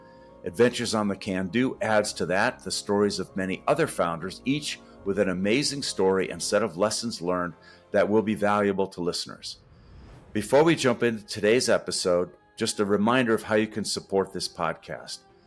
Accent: Michigan, United States; You know, I'm from Michigan, and we don't say The University of Michigan.

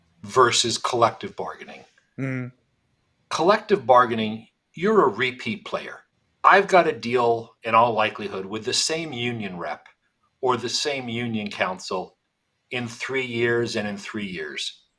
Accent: Palmerton, Pennsylvania, United States; in which I grew up and was reared. He was as well a local bank president, school board solicitor, and growing up in Palmerton, seeing how he practiced, that work ethic, that small town ethics

